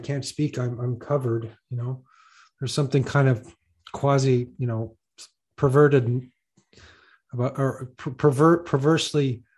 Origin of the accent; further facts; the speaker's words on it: Ottawa, Ontario, Canada; big truckers are gonna drive into Ottawa. This is my hometown. Yes. This is my hometown, right?